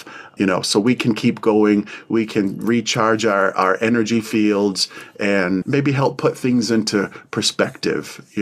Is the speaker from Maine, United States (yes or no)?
yes; Maine, United States; I am from the Penobscot Nation. I'm a songkeeper.